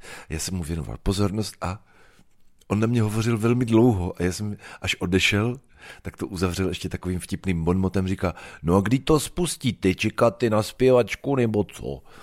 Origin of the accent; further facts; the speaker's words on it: Brno, South Moravian Region, Czechia; now in Ostrava, Czechia; já jsem Brňák žijící v Ostravě teď, jo, tak to je takový mix, no. Snažím se mluvit spisovně.